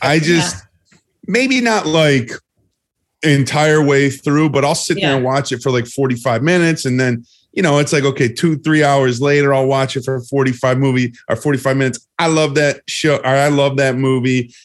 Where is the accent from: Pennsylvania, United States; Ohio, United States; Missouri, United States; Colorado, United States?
Ohio, United States; Cleveland; And then I'm from Cleveland. You know, Christmas Story was filmed in Cleveland.